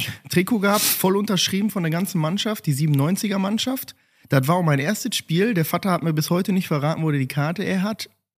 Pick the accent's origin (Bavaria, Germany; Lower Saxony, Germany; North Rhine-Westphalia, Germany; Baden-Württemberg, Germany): North Rhine-Westphalia, Germany; Gelsenkirchen; Ich bin jetzt ein paar Tage jünger, war von 90 und es ist einfach so, ne? Ich bin in Gelsenkirchen-Buer aufgewachsen. Was sind das? Keine 10 Minuten vom Parkstadion damals noch entfernt.